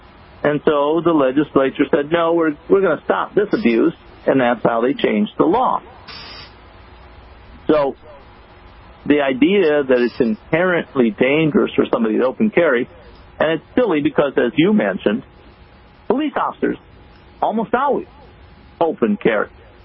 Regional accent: Wisconsin, United States; But I followed that case pretty closely because it was in Wisconsin and I grew up in Wisconsin.

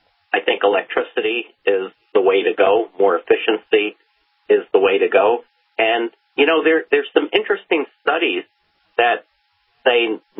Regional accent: New York, United States; I grew up on Long Island with the Long Island Expressway.

